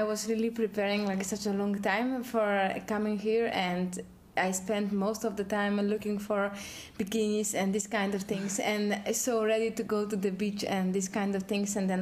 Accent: Poland; also born or lived in Germany; I come from Poland. Actually, my grandparents are coming from Greece. During the war in Greece, they escaped to Germany.

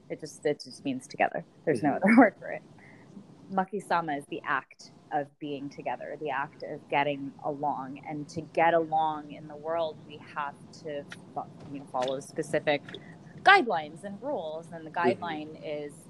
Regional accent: Philippines; also born or lived in United States; I lived in the Philippines. I grew up in the Philippines. I was born in the United States purely for paperwork.

